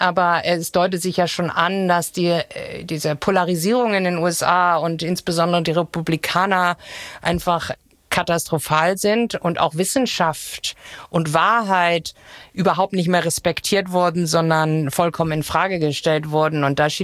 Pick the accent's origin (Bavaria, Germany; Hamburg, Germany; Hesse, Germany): Hamburg, Germany; Nienstedten; Ja, also ich bin in Nienstedten aufgewachsen.